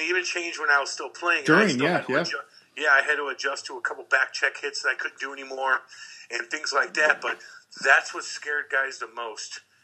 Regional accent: Eureka, United States; And you know, because I was from Eureka, you know, I was playing AAA hockey, and we're playing in the Michigan National Hockey League

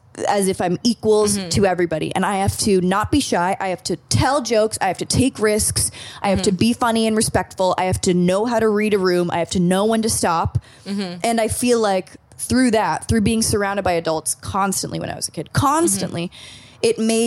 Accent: Malibu, California, United States; like 9, 10 years old, we grew up in Malibu

